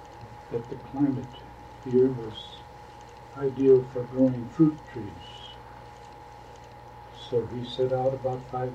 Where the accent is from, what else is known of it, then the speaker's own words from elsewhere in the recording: Texas, United States; also born or lived in DeWitt County; just how I came to South Texas and then living and live in this area the entire 60 years of my life. I was born on October the 10th, 1912, in DeWitt County, Texas.